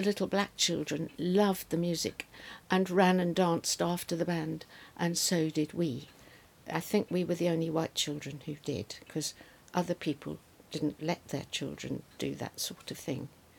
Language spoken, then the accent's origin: English; South Africa; born there; Well, I was born in South Africa, so I don't really have memory of the war